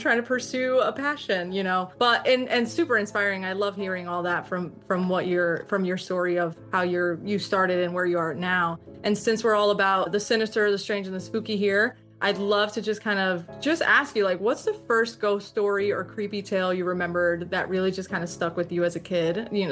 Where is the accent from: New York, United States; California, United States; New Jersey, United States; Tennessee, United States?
New Jersey, United States; And I'm originally from New Jersey.